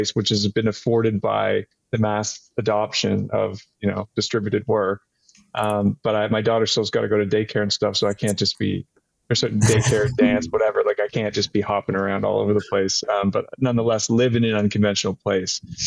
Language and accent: English; Toronto, Ontario, Canada; I grew up in Toronto my whole life